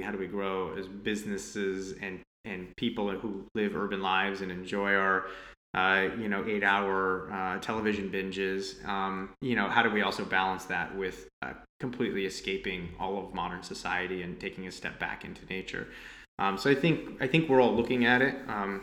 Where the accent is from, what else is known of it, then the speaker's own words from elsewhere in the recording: New Jersey, United States; moved away as an adult; now in Los Angeles, United States; was born and raised in New Jersey, and have lived here in Los Angeles for most of my adult life